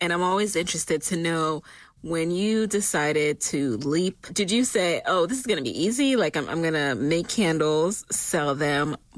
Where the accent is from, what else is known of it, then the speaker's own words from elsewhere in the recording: New York, United States; Oh yeah, I grew up in New York.